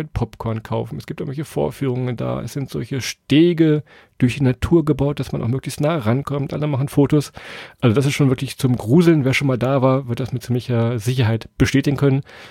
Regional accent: Lower Saxony, Germany; Wir kommen ja aus Niedersachsen, aus dem Weserbergland.

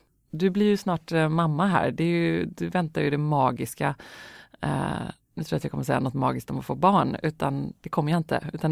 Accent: Gothenburg, Västra Götaland County, Sweden; Jag ser ju fortfarande Göteborg lite som min stad och min hemstad. Mina föräldrar bor kvar där

